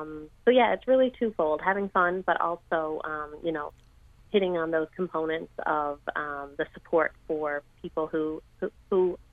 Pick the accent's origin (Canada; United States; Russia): Canada; Newfoundland and Labrador; I'm originally from Newfoundland, so it's a real treat for me to be able to go back to my home province